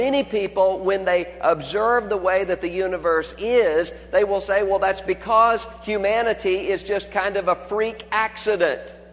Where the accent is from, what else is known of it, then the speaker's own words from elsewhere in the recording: Biloxi, Mississippi, United States; my mind all day long is on my family and friends and acquaintances back in my hometown, Biloxi, Mississippi